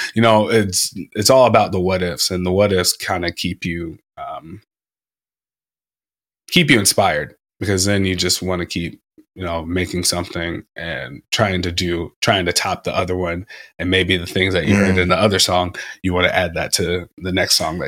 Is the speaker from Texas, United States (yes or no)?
no; Georgia, United States; I'm from Georgia. And again, to your point, yeah, I'm born in 99. How would I know? growing up in Georgia